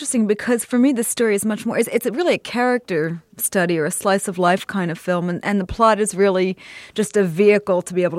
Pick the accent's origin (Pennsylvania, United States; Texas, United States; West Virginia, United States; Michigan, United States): Pennsylvania, United States; Philadelphia; also born or lived in Abington; now in New Jersey, United States; and here I am in New Jersey being outside of it. And I think for me, there was a bit of that, you know, growing up in Philadelphia and Abington, feeling like all this exciting stuff was happening in New York